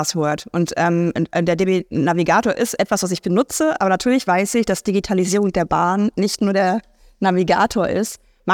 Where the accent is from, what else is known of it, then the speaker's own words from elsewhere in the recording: Hamburg, Germany; Ich komme jetzt nun aus Hamburg, das ist der gefährlichste Hauptbahnhof Deutschlands.